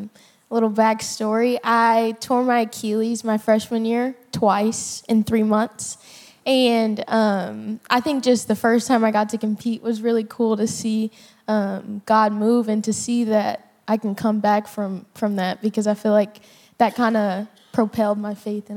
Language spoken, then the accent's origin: English; Tulsa, Oklahoma, United States; I'm a senior on the gymnastics team. I'm from Tulsa, Oklahoma, too.